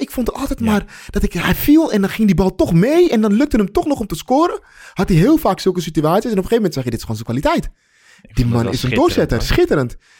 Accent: Amsterdam, North Holland, Netherlands; Maar het is wel genieten voor ons als Amsterdammers.

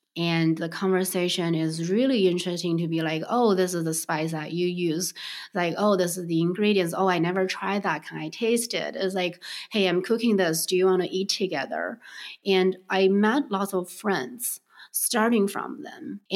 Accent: Beijing, China; So I grew up in Beijing.

